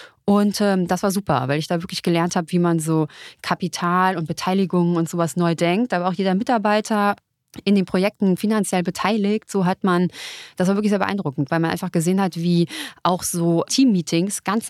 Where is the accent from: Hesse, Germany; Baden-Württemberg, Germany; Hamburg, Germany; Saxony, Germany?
Hesse, Germany; Frankfurt; Außerdem komme ich auch aus Frankfurt, ne?